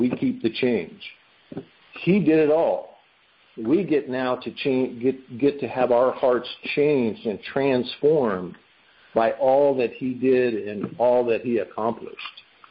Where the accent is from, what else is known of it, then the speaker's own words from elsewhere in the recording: Illinois, United States; You know, I grew up in Illinois. There were right on the Mississippi River